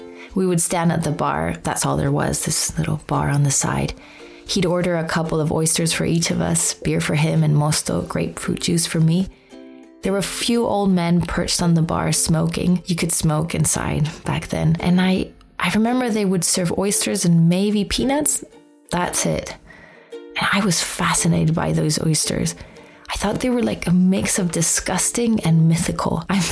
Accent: Madrid, Community of Madrid, Spain; I grew up in Madrid, and Madrid's closest beach is about 4 hours away, at least back then when the highways were not as good. I always felt a bit suffocated because it's bang in the middle of the country.

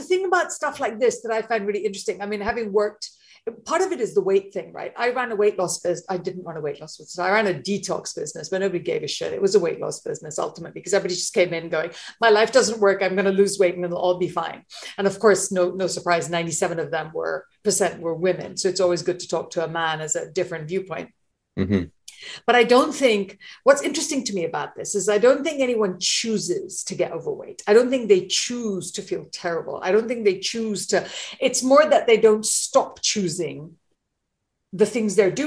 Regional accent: India; I remember when I was growing up and my brother would sit exams. I mean, we're Indian.

